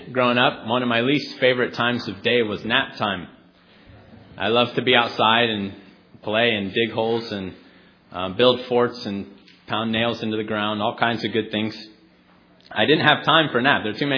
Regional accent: Phoenix, Arizona, United States; Growing up in Phoenix, you could go outside and all year round.

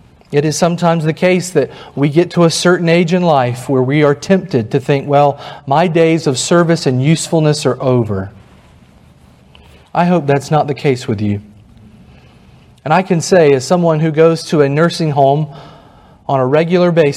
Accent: North Carolina, United States; I come from North Carolina, and our nickname is the Tar Heel State.

